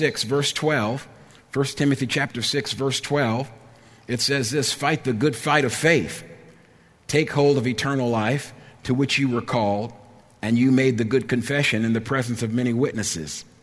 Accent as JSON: {"language": "English", "town": "Trenton", "region": "New Jersey", "country": "United States", "tie": "born or raised there", "said": "As a student growing up in Trenton, sometimes we would go."}